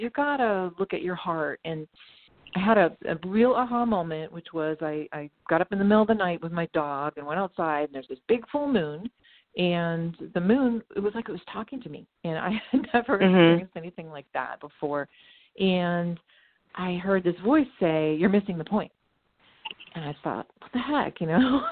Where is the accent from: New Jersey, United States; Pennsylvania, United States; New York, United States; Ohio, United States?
Pennsylvania, United States; I grew up in Western Pennsylvania, small town girl, kind of a narrow background